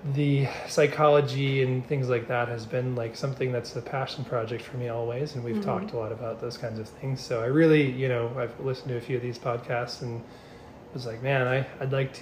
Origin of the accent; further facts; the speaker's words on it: Wisconsin, United States; now in California, United States; So I'm from Wisconsin originally, and I moved to California in 2015 with no other reason than I felt like there was more for me in life.